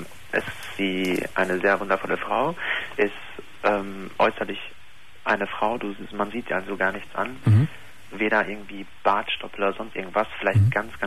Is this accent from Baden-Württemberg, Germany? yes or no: no; North Rhine-Westphalia, Germany; ich komme hier aus Nordrhein-Westfalen